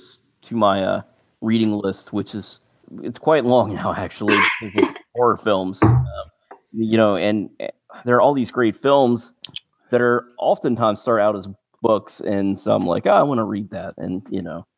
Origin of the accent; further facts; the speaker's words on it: United States; I instantly thought, like, hillbillies, you know, being an American.